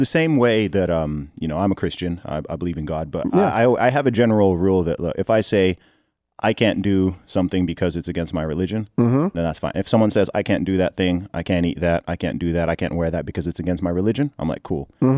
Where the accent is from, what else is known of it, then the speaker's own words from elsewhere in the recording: Saudi Arabia; I mean, I grew up in Saudi Arabia and I was in the Boy Scouts and they used to try to get us to, you know, we used to pledge allegiance to the flag.